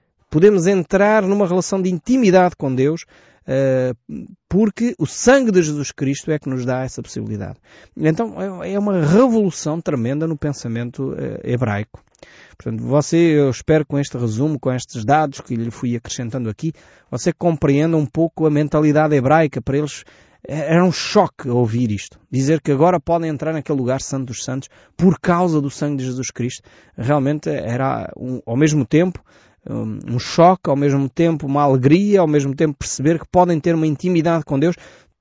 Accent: Portugal; nós, que somos portugueses, vivemos provavelmente durante muitos anos debaixo de uma cultura religiosa.

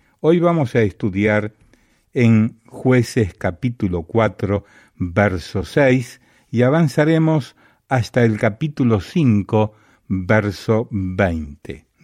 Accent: Honduras; now in Conroe, United States; En mi país, Honduras, lo escuchaba todos los días a las 4 a.m. de la mañana, y aquí en la detención de Conroe, Texas, los escuchamos todos los días

